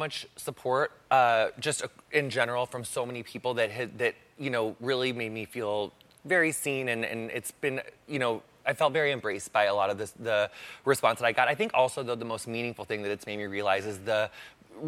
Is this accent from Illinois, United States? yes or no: yes; Quincy, Illinois, United States; Quincy, Illinois. It's a gorgeous little place in Illinois. Yes, Illinois.